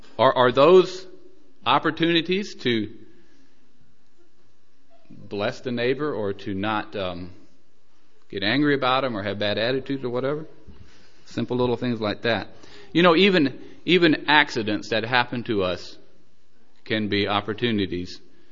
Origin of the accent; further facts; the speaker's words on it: United States; when they hear that I'm from America, they want to know what I think about the presidential election